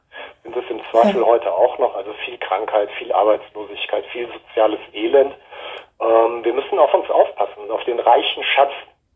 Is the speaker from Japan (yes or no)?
yes; Japan; Dann folgten halt Jahre meiner Kindheit in Japan